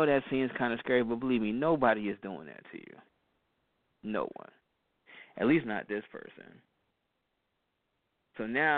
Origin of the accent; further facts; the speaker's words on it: East Orange, New Jersey, United States; I'm playing this a lot because this young lady, she is from my hometown of East Orange, New Jersey.